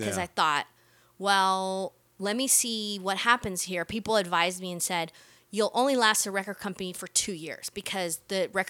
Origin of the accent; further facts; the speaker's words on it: Costa Rica; now in United States; I was actually born and raised in Costa Rica, and my grandfather was a Supreme Court justice there.